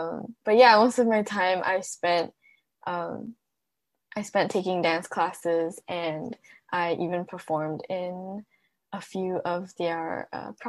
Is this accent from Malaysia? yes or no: yes; Malaysia; English is a second language; now in Seattle, United States; because I'm Malaysian, and there isn't a lot of Malaysians here in Seattle.